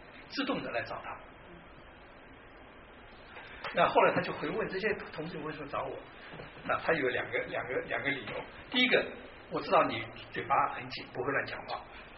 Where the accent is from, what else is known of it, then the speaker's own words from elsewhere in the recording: Taiwan; also born or lived in China; 我虽然是在大陆出生，在台湾长大，其实我想这海峡两岸三地的想法其实都差不多的